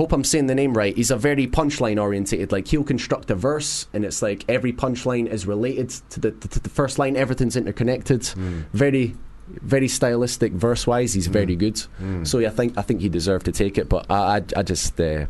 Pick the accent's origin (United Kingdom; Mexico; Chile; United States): United Kingdom; Scotland; I'm Scottish, I'll talk pish.